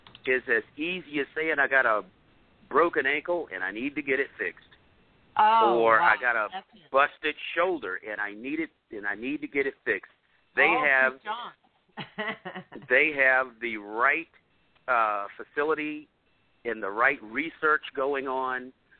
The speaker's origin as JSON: {"language": "English", "region": "the South", "country": "United States", "tie": "born or raised there", "said": "I grew up in the South, and a Pentecostal holiness."}